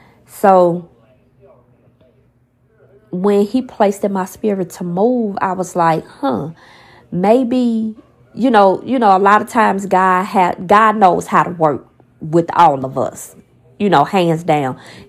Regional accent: St. Louis, Missouri, United States; now in Texas, United States; Me and my family just moved to Texas from St. Louis. I was born and raised in St. Louis, and of course, so were my children.

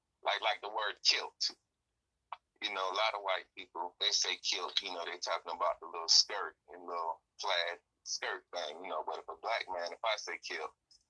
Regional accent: Atlanta, Georgia, United States; also born or lived in New York; Oh, I'm from, my family's from Jamaica, but I was born in New York. But, you know, I grew up down here in Atlanta. I moved down here in 87, like first grade.

